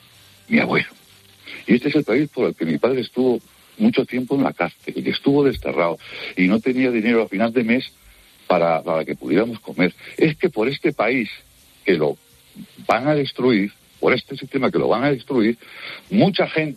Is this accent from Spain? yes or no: yes; Spain; yo soy ciudadano español, yo soy español como todos vosotros, porque no te queda más nadie, es que he nacido aquí y soy producto de España